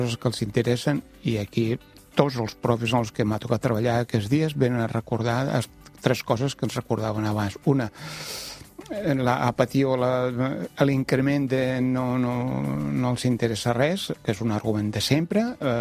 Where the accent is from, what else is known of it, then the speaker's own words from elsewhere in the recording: Occitania, France; i que a més som francesos. No som de la grandeur francesa, no som de la grandeur catalana, però som catalans